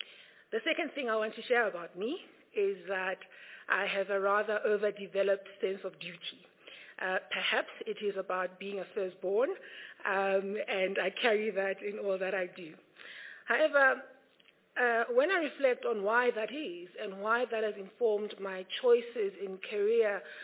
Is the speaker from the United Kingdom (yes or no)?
no; South Africa; I am a South African, first and foremost. I am passionate about this country and its prospects.